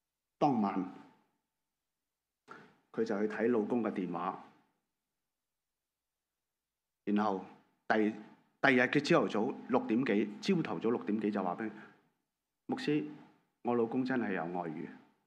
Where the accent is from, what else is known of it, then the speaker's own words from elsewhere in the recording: Hong Kong; 所以平均来说我们作为香港人排在86